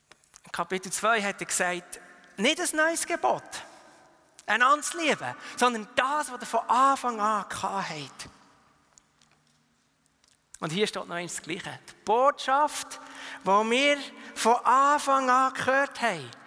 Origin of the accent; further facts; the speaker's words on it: Biel, Bern, Switzerland; Ich bin in Biel aufgewachsen, wochenlang Nebel.